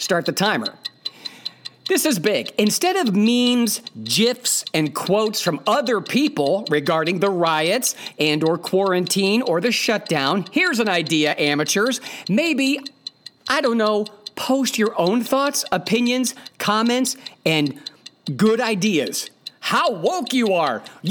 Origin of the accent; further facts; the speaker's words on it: Ohio, United States; The people of Cleveland, I was raised in Northeast Ohio most of my life.